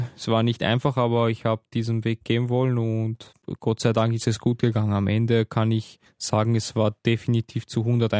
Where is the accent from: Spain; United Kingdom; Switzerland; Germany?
Spain; German is a second language; now in Austria; ich bin ein Spanier living in Österreich.